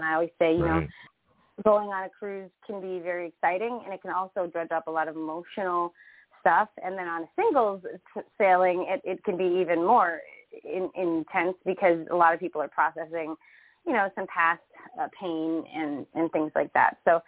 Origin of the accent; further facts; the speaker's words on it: Canada; because I'm also Canadian